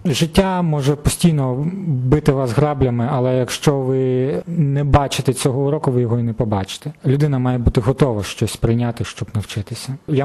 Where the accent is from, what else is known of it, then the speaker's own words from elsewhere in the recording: Luhansk Oblast, Ukraine; now in Rome, Italy; З Луганщини.